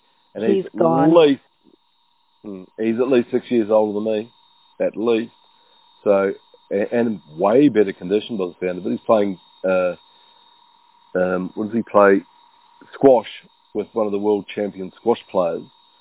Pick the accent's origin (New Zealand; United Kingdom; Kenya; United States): New Zealand; And so I grew up in New Zealand.